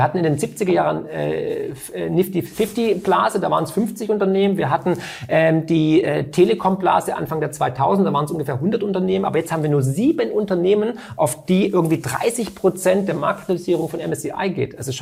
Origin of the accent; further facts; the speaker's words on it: Baden-Württemberg, Germany; Nee, ich bin Schwabe, Mario.